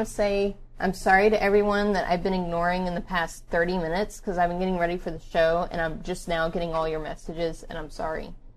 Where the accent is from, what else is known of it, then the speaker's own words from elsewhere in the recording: Pennsylvania, United States; moved away; I just moved here from Pennsylvania, so... Yeah, I don't know why that weirds everybody out when I call with a Pennsylvania number. I mean, I'm from Pennsylvania.